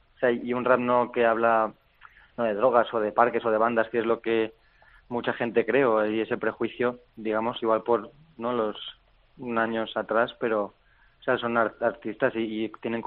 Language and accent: Spanish; Gandia, Valencian Community, Spain; Yo soy, bueno, soy el mayor de tres hermanos, somos de Gandía. Y nada, he crecido siempre en una familia cristiana. Mis padres me han transmitido la fe desde pequeño